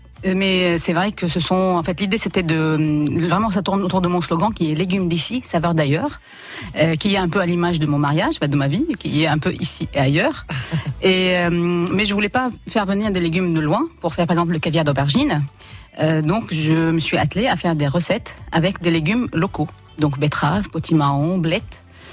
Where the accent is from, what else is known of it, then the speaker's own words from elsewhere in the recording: Beqaa, Lebanon; French is a second language; moved away as an adult; now in France; Donc, je suis née dans la Beka, qui est une plaine au Liban. Donc, j'ai vécu jusqu'à mes 24 ans.